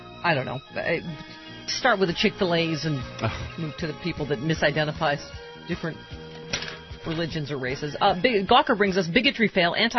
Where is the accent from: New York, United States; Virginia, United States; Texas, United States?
New York, United States; Yeah, because I'm from New York, so I don't know.